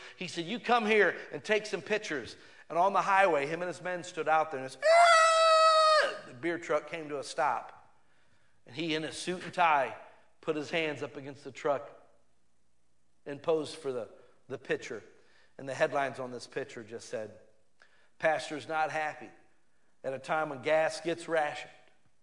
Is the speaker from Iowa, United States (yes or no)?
no; Akron, Ohio, United States; I grew up in Akron, Ohio. Akron, Ohio used to be known worldwide as the rubber capital of the world.